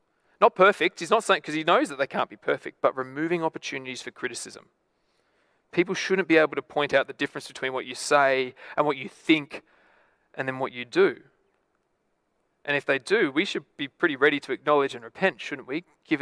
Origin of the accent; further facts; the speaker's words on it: Lithgow, New South Wales, Australia; I'm not really a hipster. I'm actually from Lithgow.